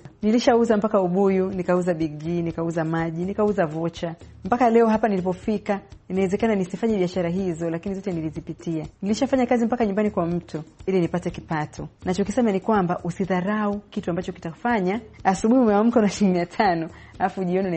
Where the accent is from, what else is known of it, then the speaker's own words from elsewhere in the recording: Tanzania; Kitu ninachokisema ni kwamba kama Mtanzania ukiwa unafanya jambo